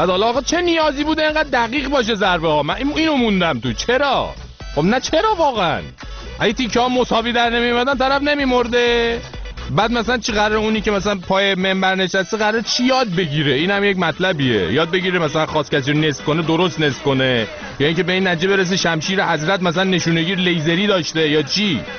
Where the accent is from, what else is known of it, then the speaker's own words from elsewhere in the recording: Iran; ما ایرانی هستیم